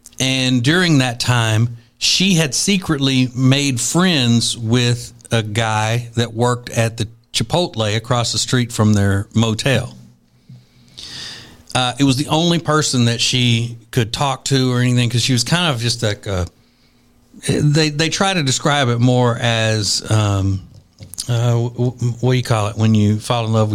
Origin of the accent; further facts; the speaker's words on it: New York, United States; I'm from New York.